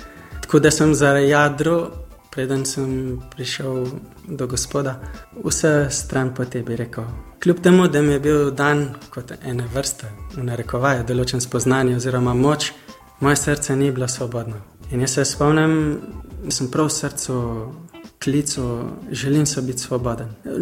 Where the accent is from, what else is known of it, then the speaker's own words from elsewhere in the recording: Zagorje, Central Sava, Slovenia; sem rekel, da sem iz Zagorja.